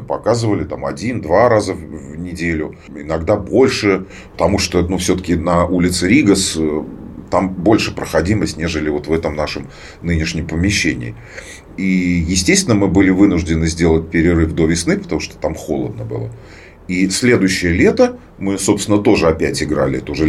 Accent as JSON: {"language": "Russian", "town": "Daugavpils", "region": "Latgale", "country": "Latvia", "tie": "born or raised there", "said": "Я родом из Даугавпилса, я вернулся сюда, приехал сюда в 2020 году, в марте месяце, маму навестить и там по своим каким-то делам. И из-за ковида я здесь застрял. Как получилось, вот уже 5 лет."}